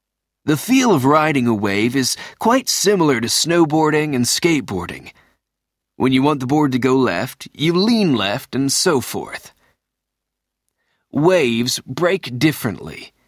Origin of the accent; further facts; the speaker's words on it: San Francisco, California, United States; I'm from San Francisco, California.